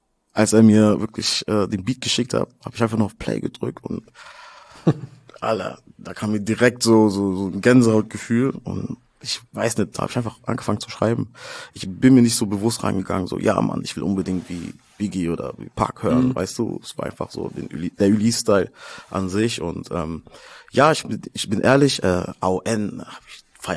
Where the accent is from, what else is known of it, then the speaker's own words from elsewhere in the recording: Karlsruhe, Baden-Württemberg, Germany; so bei uns in Karlsruhe, Nordstadt, gab es auch die Army Base und so, weißt du.